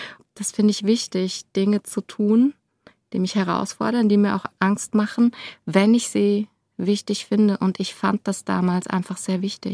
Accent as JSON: {"language": "German", "town": "Länderscheid", "region": "Hesse", "country": "Germany", "tie": "born or raised there", "said": "Ich bin in einem ganz kleinen Dorf in Länderscheid aufgewachsen, in der Nähe von Homberg-Efze, wiederum in der Nähe von Kassel."}